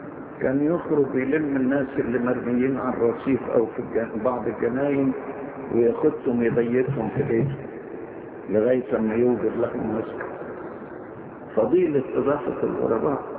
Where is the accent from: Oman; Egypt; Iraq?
Egypt; وعندنا في مصر في برضه من هذا النوع